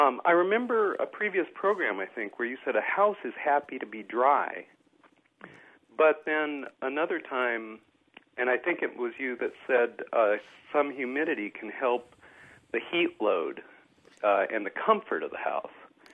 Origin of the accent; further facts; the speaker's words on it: Georgia, United States; I'm new to the area, and I came from Georgia, where dry air is not a problem.